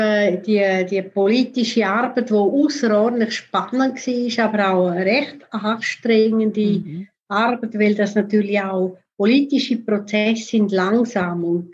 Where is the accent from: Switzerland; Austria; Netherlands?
Switzerland; dass man als Schweizerin oder Schweizer relativ in einer guten Position ist, weil man in der Regel zwei, drei Sprachen redet